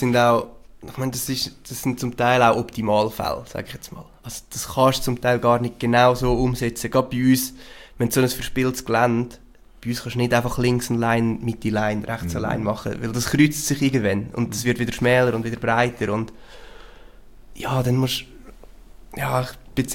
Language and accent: German; Central Switzerland, Switzerland; und es ist halt mit viel Aufwand verbunden bei uns in der Zentralschweiz. Wir sind viele umeinander fahren.